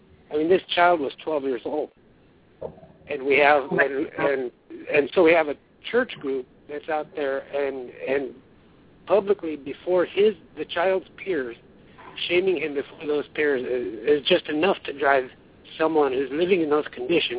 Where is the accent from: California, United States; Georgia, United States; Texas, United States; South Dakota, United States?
South Dakota, United States; Pine Ridge; I was through an adoption. I'm from La Pointe, from Pine Ridge. So I've got family on both agencies.